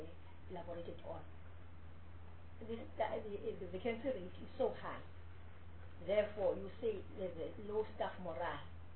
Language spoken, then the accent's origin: English; Eastern Cape, South Africa; I come from the Eastern Cape, that's why.